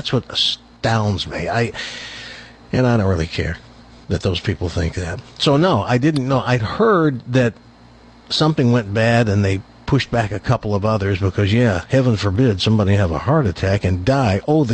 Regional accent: Tennessee, United States; So I grew up at about a 7 or an 8 because I grew up in Tennessee in a little nothing town

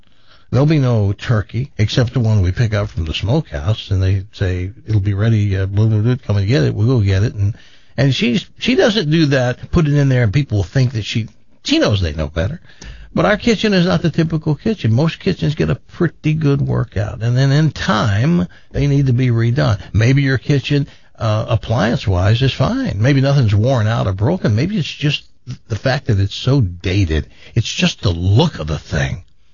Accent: the South, United States; I know. I'm from the South.

